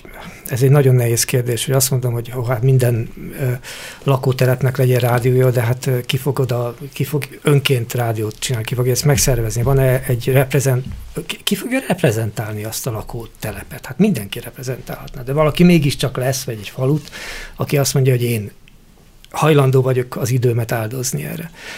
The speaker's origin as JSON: {"language": "Hungarian", "town": "Székesfehérvár", "region": "Fejér", "country": "Hungary", "said": "Én Fejér megyei vagyok-e? Nem tudom, de mondjuk a fehérvári vagyok"}